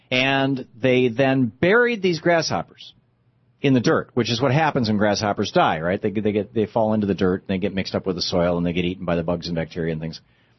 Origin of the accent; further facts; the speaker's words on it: Lansing, Michigan, United States; I mean, I grew up in Lansing. I never saw 5,000 people show up for anything. I lived there 27 years.